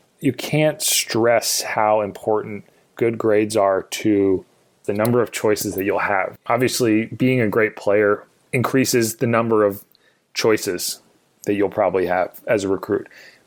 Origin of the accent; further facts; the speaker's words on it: Davidson, North Carolina, United States; So growing up, I grew up in Davidson, North Carolina, a huge Davidson Wildcats fan.